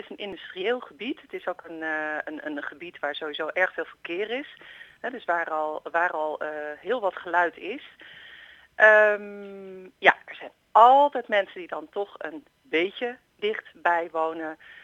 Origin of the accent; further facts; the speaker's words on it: Amsterdam, North Holland, Netherlands; als wij met als Amsterdammers vanaf het Centraal Station dat zicht straks hebben op die windmolens